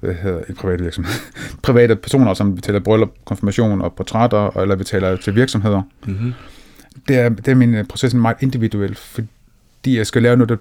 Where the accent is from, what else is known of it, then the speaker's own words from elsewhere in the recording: Odense, Region of Southern Denmark, Denmark; also born or lived in Skive; Jeg kommer, sådan helt oprindeligt kommer jeg fra Odense af.